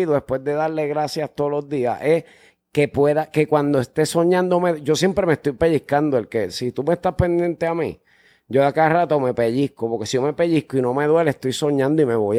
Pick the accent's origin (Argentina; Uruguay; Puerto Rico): Puerto Rico; Carolina; Yo soy de Puerto de Carolina, pero en el monte de Canóvanas, para el Yunque, para allá, para Palmasola.